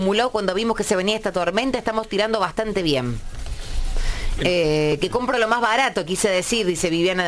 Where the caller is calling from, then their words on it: Oncativo, Córdoba, Argentina; de Oncativo, empleada de casa de familia